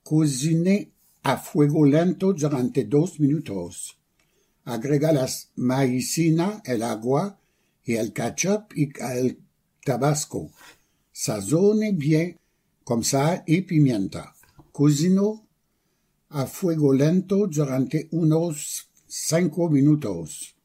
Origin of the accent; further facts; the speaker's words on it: Quebec, Canada; Soy de Quebec, Canadá, así que me he criado comiendo poutine.